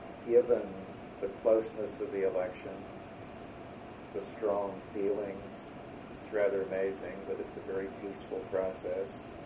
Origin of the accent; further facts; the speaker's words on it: United States; I am forever grateful that I'm an American.